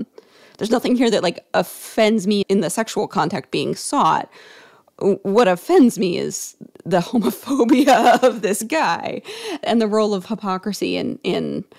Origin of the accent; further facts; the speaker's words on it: Connecticut, United States; This is a joke about the fact that I grew up in Connecticut, which is also very embarrassing.